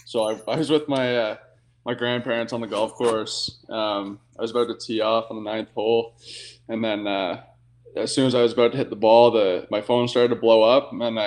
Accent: New Brunswick, Canada; So I'm from New Brunswick.

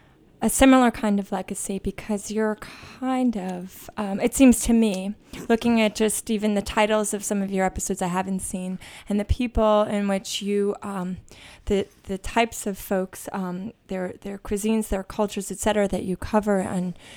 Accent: New York City, New York, United States; It's the only place I visited when I was growing up in the Bronx.

